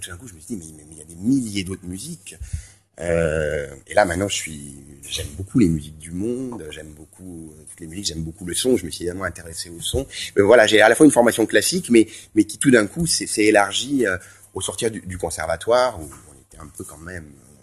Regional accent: Canada; born there; Je suis né au Canada de parents français.

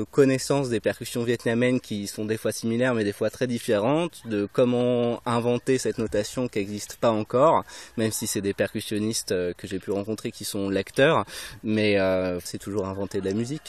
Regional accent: Nouvelle-Aquitaine, France; Alors, je viens de Charente-Maritime et j'ai fait des études d'alto à Tours.

